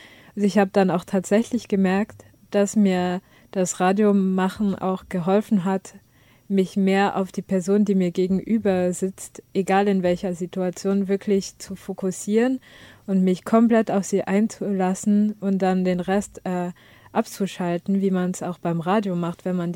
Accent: France; Ich komme aus Frankreich

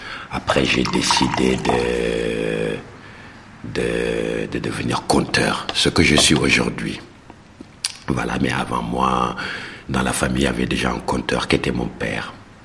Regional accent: Senegal; moved away as an adult; now in France; Je suis d'origine sénégalaise. Donc, je suis né et j'ai grandi au Sénégal. Si je vais plus loin, je dirais que je suis Peul. Un Peul qui est né au Sénégal et grandi là-bas. Donc j'ai suivi toute ma scolarité au Sénégal

